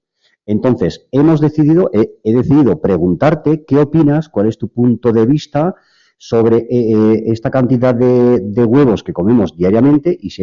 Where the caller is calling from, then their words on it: Zaragoza, Aragon, Spain; de Zaragoza